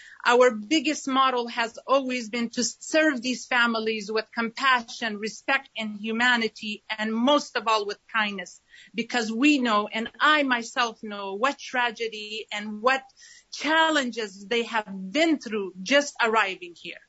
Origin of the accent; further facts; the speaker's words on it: Afghanistan; now in Seattle, United States; I am IWCC Refugee Support Coordinator. I am Afghan American. I am also a refugee. I came to Seattle with my mother during the Soviet invasion of Afghanistan.